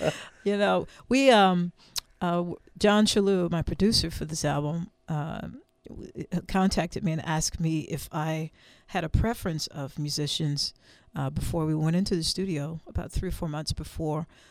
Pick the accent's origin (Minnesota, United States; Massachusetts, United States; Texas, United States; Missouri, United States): Texas, United States; Gause; I grew up in Central Texas, a little place called Gause, G-A-U-S-E, just north of Austin, about two and a half hours north of Austin on Highway 79.